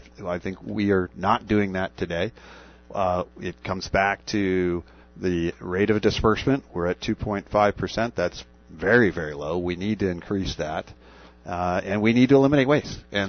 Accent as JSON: {"language": "English", "town": "Tucson", "region": "Arizona", "country": "United States", "tie": "born or raised there", "lives_now": "Phoenix, United States", "said": "I grew up in Tucson. Uh-huh. My last 15 years, I've been living in Phoenix."}